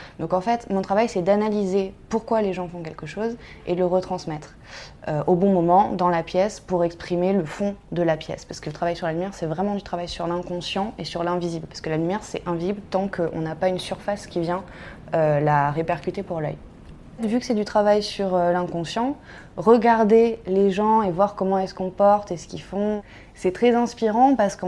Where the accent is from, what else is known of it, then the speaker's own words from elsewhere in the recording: Nice, Provence-Alpes-Côte d'Azur, France; parce que moi, j'habite pas ici, j'ai déménagé pour lui, je viens de Nice.